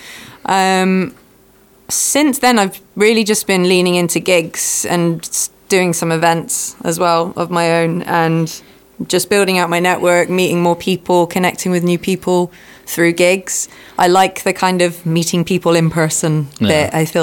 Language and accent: English; Yate, South West England, United Kingdom; I joined forces with Coffee One in Yate, my hometown